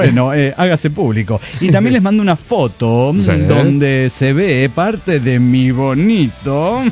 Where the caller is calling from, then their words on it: Mexico City, Mexico; del Distrito Federal.